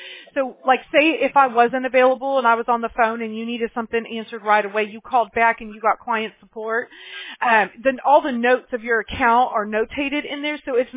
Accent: Mobile, Alabama, United States; born there; I was born in Mobile, Alabama.

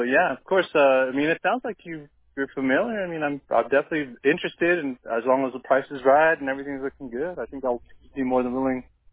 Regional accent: Sacramento, California, United States; I'm from Sacramento, man. What are you talking about?

